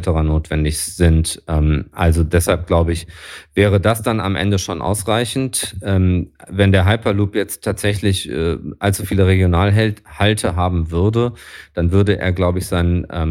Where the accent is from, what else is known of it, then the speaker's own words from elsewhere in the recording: Düsseldorf, North Rhine-Westphalia, Germany; Als Düsseldorfer stelle ich nur fest, wenn man nach Hamburg fahren möchte